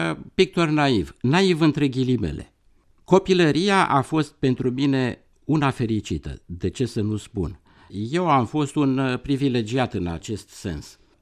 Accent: Bucharest, Romania; Eu m-am născut în București, în plină epocă post-stalinistă. Părinții mei au venit, mama din Ardeal, tatăl meu din Banat. Și am copilărit acolo pe stradă, sigur, până la 23 de ani

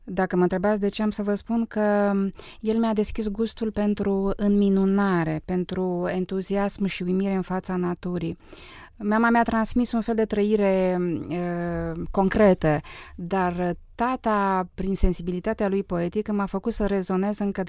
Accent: Bacău County, Romania; born there; m-am născut, de fapt, lângă Bacău, într-un sat unde părinții mei, pe atunci ingineri silvici, lucrau într-o mare pădure

